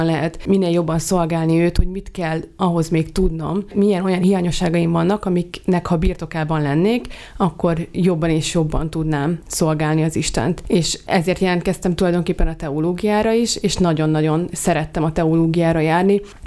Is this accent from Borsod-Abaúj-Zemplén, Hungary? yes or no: no; Hajdúsámson, Hajdú-Bihar, Hungary; A Hajdúsámsonban nőttem fel